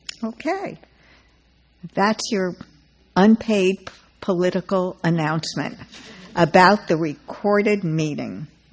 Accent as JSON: {"language": "English", "town": "Naples", "region": "Florida", "country": "United States", "also_born_or_lived": "Nashville, United States", "said": "from Naples, Florida, previously from Nashville, Tennessee."}